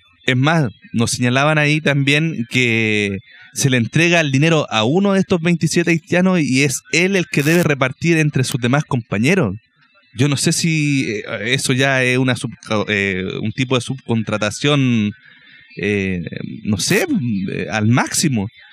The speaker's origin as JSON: {"language": "Spanish", "region": "Valparaíso", "country": "Chile", "said": "Yo soy del Cerro Alegre, de cercano al cementerio"}